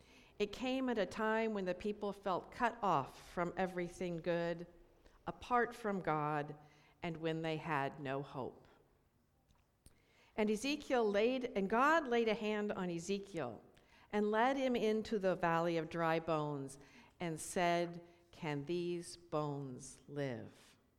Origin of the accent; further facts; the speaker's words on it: California, United States; I'm reminded of wildfires in my hometown in California, of forest fires we have here in the Pacific Northwest.